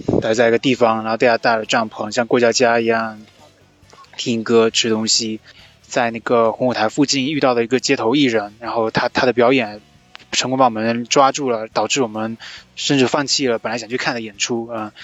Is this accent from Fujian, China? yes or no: yes; Fujian, China; 我是来自福建的